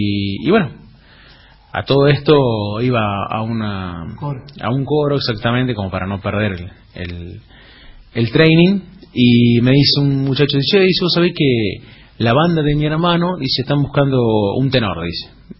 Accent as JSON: {"language": "Spanish", "town": "Cruz Alta", "region": "Córdoba", "country": "Argentina", "tie": "born or raised there", "said": "si regresaba a mi pueblo, Cruz Alta, iba a terminar"}